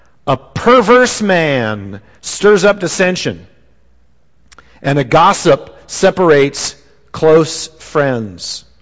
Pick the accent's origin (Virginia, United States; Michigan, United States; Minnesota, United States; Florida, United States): Minnesota, United States; also born or lived in South Dakota; I grew up in Indian country. You know, Minnesota and South Dakota, those two states, you know, are filled with Indians.